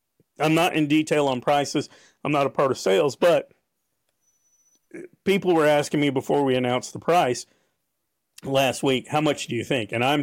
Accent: Texas, United States; And this is very, very, as an American, as a Texan, honestly, first a lot of times, this is very disappointing.

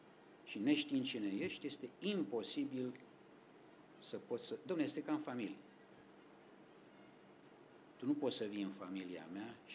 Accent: Romania; Pentru că sunt român de-ai tăi.

